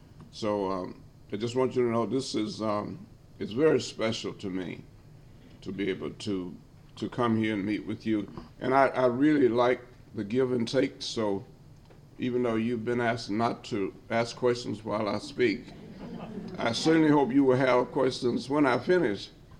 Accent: Alabama, United States; So when I was growing up in Alabama and had not been out of Alabama, the place that I heard about all the time was Buffalo.

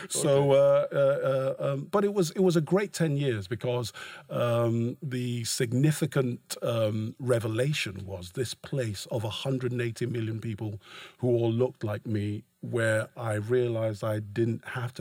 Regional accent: Nigeria; also born or lived in London; Yeah, at the age of seven. For 10 years, lived in Nigeria.

